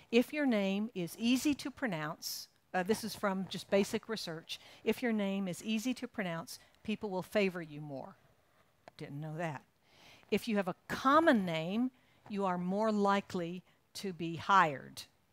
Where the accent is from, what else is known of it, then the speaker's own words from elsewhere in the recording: the South, United States; I am in the U.S. I'm from the Bible Belt. That's in the South.